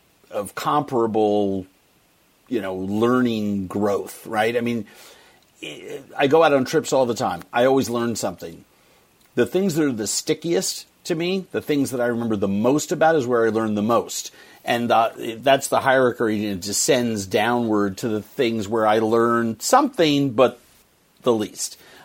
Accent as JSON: {"language": "English", "town": "Manhattan", "region": "New York", "country": "United States", "tie": "born or raised there", "said": "Manhattan. Born in Manhattan, raised in Manhattan. 1961, Mount Sinai Hospital. It's where it all began."}